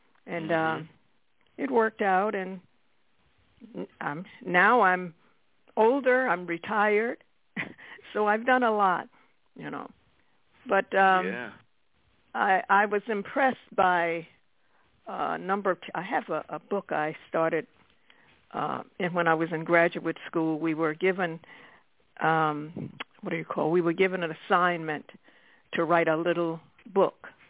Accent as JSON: {"language": "English", "region": "Southern United States", "country": "United States", "moved": "yes", "lives_now": "New York City, United States", "said": "Well, when I came from the South and I moved to New York City, I was impressed by the way people spoke here in New York. I had a different accent, and I guess you call it brogue."}